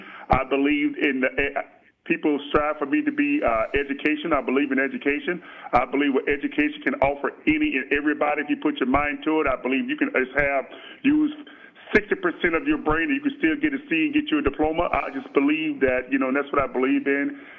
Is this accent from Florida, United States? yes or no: yes; Florida, United States; Well, my background is that I'm born and raised in Florida, grew up in a single family home with a strong Southern mother